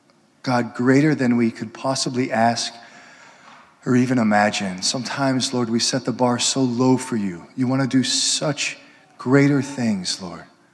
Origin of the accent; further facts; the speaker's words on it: Pittsburgh, Pennsylvania, United States; And I was flying back home to Pittsburgh. That's where I'm from.